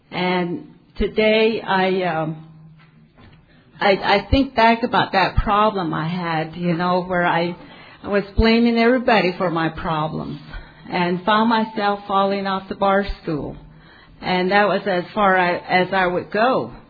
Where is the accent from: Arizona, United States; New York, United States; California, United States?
Arizona, United States; I'm from the Diné. I'm a Diné. My father is part Hopi. My mom is part Zuni. And I'm registered with the Navajo tribe in Arizona. And we're a large tribe.